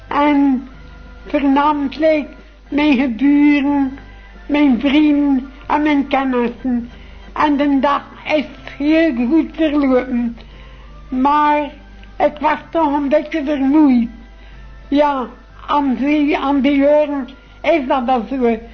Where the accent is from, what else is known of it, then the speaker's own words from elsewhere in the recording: Moerkerke, West Flanders, Belgium; Nee, ik ben van Moerkerke.